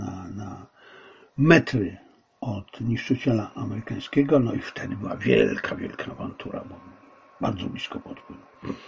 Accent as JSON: {"language": "Polish", "country": "China", "said": "To mnie serce boli, bo jestem Chińczykiem."}